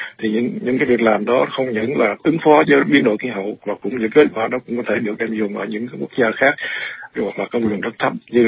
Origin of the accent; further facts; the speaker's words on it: Mekong Delta, Vietnam; vì cái đồng bằng sông Cửu Long là một cái quê hương của tôi